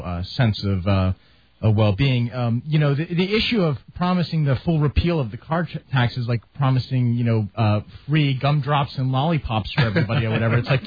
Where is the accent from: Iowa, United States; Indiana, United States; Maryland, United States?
Maryland, United States; I'm from Maryland, so I don't follow the Virginia legislature as closely as I follow the Maryland legislature.